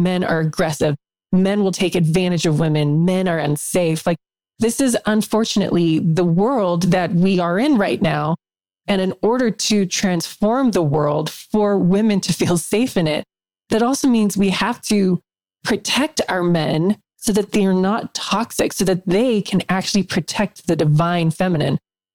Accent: South Africa; I grew up in South Africa

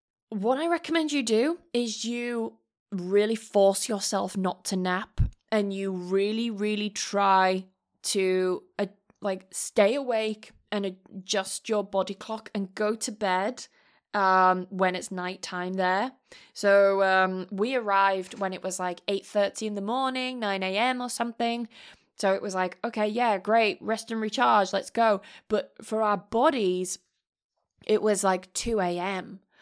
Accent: United Kingdom; now in Spain; for me, as a Brit, seeing people actually being fucking nice and being polite, it was like, this is really nice.

